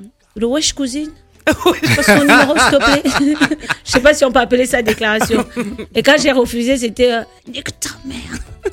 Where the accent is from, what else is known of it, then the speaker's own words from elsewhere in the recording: Rwanda; now in Rouen, France; Je suis rwandaise, ouais. Oui, je suis rwandaise. On dirait pas, hein. Je suis un peu trop foncée pour quelqu'un qui vit dans le Nord.